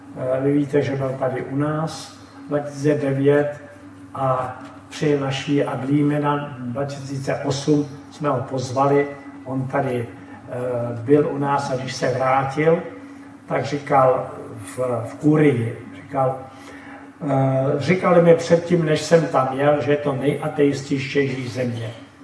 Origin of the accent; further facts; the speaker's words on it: Prague, Czechia; v cizině, že jsem z Prahy nebo z Čech